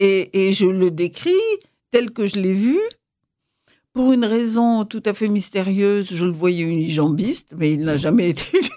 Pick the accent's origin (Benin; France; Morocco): Morocco; Casablanca, Casablanca-Settat; born there; je ne suis pas née à Fès non plus. Moi, je suis née à Casablanca